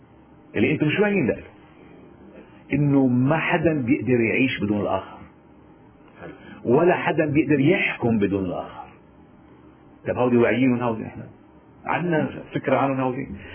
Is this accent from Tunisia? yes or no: no; Lebanon; نحن بلدنا مش بس في حرية، في فوضى، بس ما مش وعيد في بلدنا لبنان.